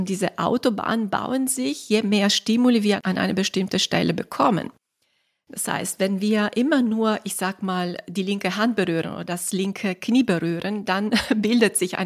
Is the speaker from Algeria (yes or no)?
no; Italy; moved away as an adult; now in Germany; Also ich bin Italienerin, vielleicht sollte ich das im Vorwege erwähnen und bin erst mit 25 nach Deutschland gekommen. Also ich bin dann kulturell sozusagen in Italien aufgewachsen